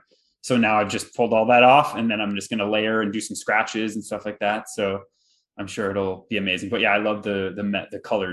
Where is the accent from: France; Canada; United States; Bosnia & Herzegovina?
Canada; I'm from Canada.